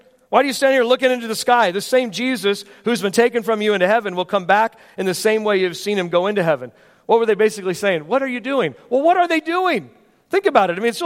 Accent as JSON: {"language": "English", "region": "California", "country": "United States", "said": "I'm originally from California. One of the things I like about being on the East Coast is the history that you have here."}